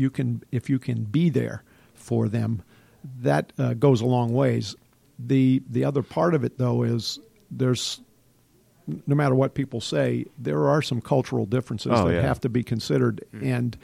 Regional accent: North Carolina, United States; born there; I was born in North Carolina. My father was a Marine also.

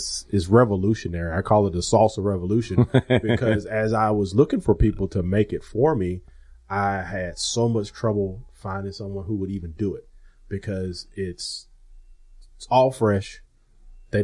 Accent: Southwest, United States; growing up in the Southwest, you open a jar

